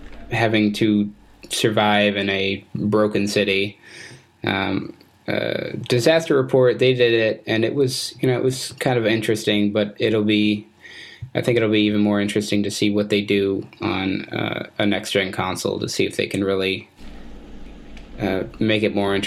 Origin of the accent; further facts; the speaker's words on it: Tucson, Arizona, United States; Running with Scissors is headquartered just outside my hometown of Tucson, Arizona.